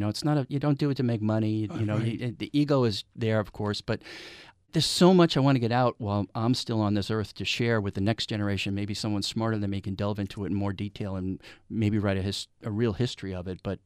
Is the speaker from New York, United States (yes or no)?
yes; New York, United States; No, I'm a New Yorker.